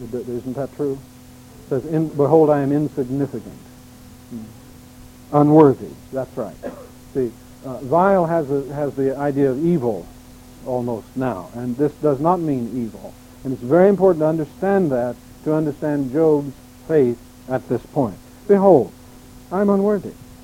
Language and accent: English; Missouri, United States; Back where I was raised in Missouri, whirlwinds were little dust devil types of things, you know.